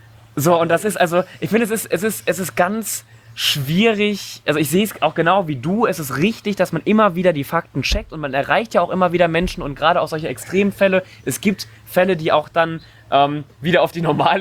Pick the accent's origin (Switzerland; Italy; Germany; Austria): Germany; Cologne, North Rhine-Westphalia; ich komme ja aus Köln